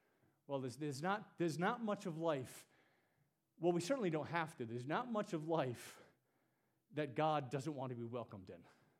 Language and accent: English; United States; I have choices. I'm an American.